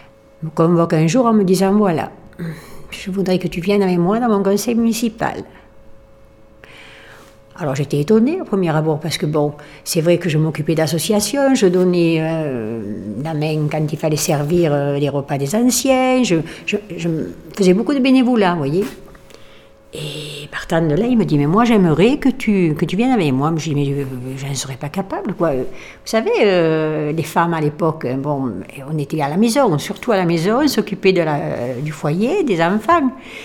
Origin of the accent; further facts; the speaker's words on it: La Bouilladisse, Provence-Alpes-Côte d'Azur, France; Je suis née à la Bouilladis en 1941 et je n'ai jamais bougé de la Bouilladis. Voilà. J'habite ici, mes parents sont natifs de la Bouilladis et mes grands-parents sont natifs de la Bouilladis. Bon, j'ai connu ce village avec très peu d'habitants